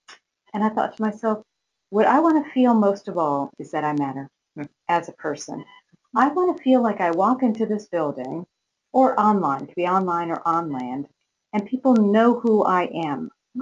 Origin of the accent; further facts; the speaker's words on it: Sleepy Hollow, New York, United States; I grew up in Sleepy Hollow in Westchester.